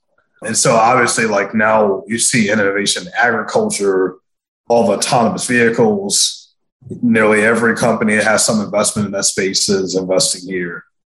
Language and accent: English; Atlanta, Georgia, United States; I'm from Atlanta, and you see there nearly all the big companies were kind of early venture investors